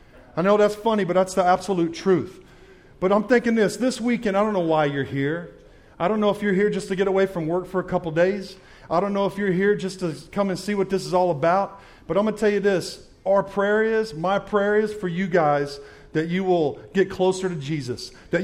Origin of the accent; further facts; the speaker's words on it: Los Angeles, California, United States; now in Loudon, United States; I live in Sweetwater or Loudoun, Tennessee, right next to Sweetwater. I grew up in Los Angeles, California.